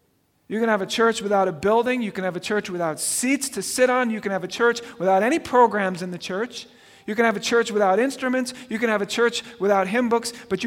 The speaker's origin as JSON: {"language": "English", "town": "Gloucester", "region": "South West England", "country": "United Kingdom", "tie": "born or raised there", "said": "So I grew up in Gloucester, England."}